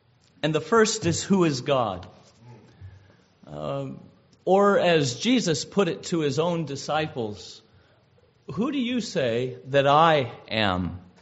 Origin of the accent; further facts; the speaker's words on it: Indiana, United States; I'm a neighbor. I'm an American. I'm a Hoosier.